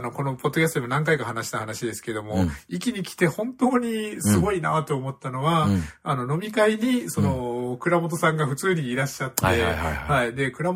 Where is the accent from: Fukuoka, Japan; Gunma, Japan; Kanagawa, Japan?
Fukuoka, Japan; Hakata; 最初僕もそうなんですよ。博多で育ったので、